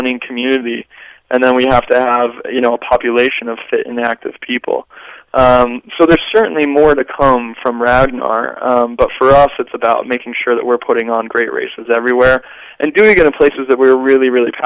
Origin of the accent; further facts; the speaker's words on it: Las Vegas, Nevada, United States; You know, I grew up in Vegas.